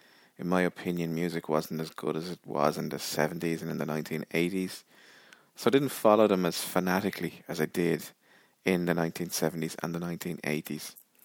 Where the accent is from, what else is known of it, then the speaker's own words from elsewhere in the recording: Ireland; because I'm from Ireland